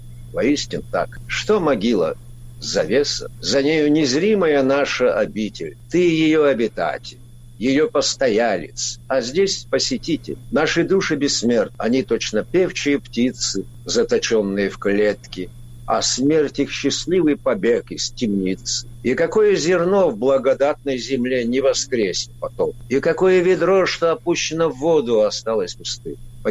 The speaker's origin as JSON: {"language": "Russian", "region": "North Caucasus", "country": "Russia", "said": "У нас на родине, на Северном Кавказе, конечно же, все знают шейхи Джамалуддина Гумуки"}